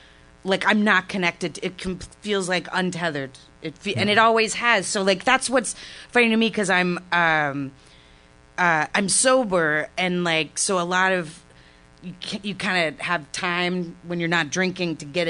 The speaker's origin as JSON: {"language": "English", "town": "Grand Prairie", "region": "Texas", "country": "United States", "said": "I'm from Grand Prairie, Texas. I have a brother who's a year and a half older."}